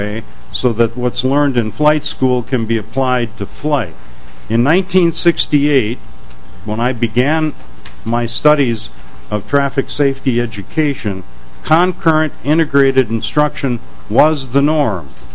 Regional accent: St. Cloud, Minnesota, United States; from St. Cloud, Minnesota.

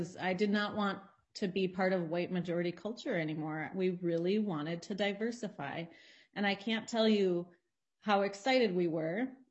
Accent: Duluth, Minnesota, United States; I was born and raised in Duluth, very white back in the 80s, and probably still pretty predominantly white now.

